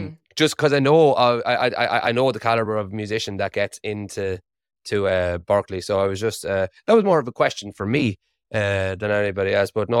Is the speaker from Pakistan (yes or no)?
no; Ireland; accent: Irish; My Irish accent hasn't failed me so far in life. In 30 years, my Irish accent has never failed me.